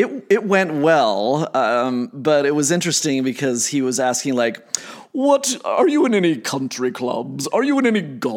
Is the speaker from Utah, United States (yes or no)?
yes; Utah, United States; We go to Disneyland constantly, even though we're from Utah.